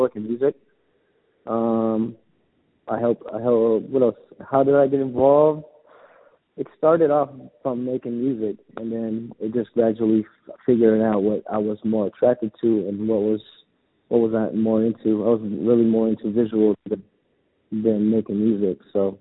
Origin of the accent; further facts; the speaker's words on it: Los Angeles, California, United States; I grew up in East Hollywood slash like Silver Lake. It was special because it was a melting pot for a lot of things.